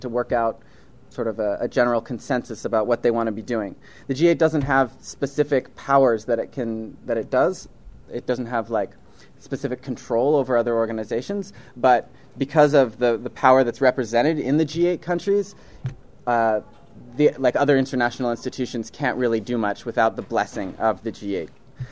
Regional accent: Montreal, Quebec, Canada; I'm from Montreal.

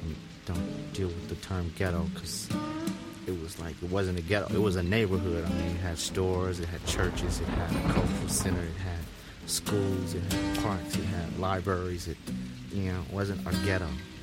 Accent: St. Louis, Missouri, United States; I remember being a city kid. So I'm from St. Louis, and I remember it being really, I like cities because I grew up in the city part.

